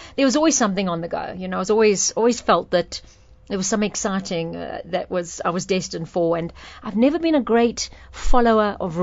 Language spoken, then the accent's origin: English; Benoni, Gauteng, South Africa; so I'm proud to say I'm from Benoni.